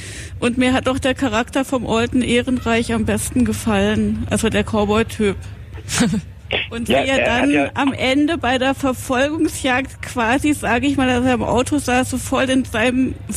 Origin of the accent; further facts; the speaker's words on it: Berlin, Germany; Ich komme aus dem Wedding.